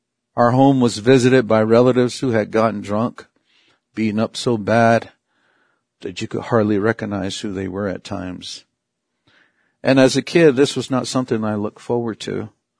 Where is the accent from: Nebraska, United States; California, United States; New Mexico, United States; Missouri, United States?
New Mexico, United States; Laguna; I'm from the Pueblo of Laguna right here in New Mexico. I'm from the Roadrunner and Turkey clan.